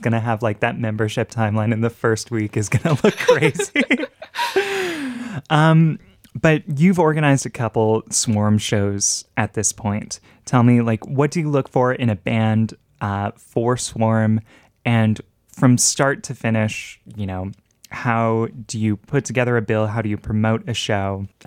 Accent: Ottawa, Ontario, Canada; I grew up in Ottawa and went to a lot of hardcore shows when I was in high school.

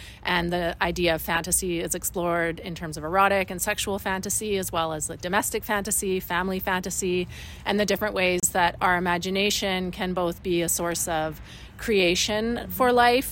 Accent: Sparwood, British Columbia, Canada; my parents are both from Quebec, and I grew up in Sparwood, BC, in an Anglophone small town where definitely was culturally different than everybody around me

